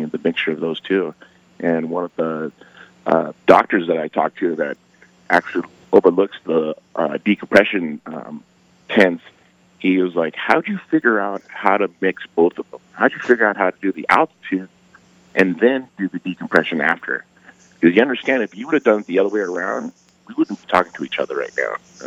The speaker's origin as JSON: {"language": "English", "country": "United States", "said": "You know, I'm an American who's a hardworking man"}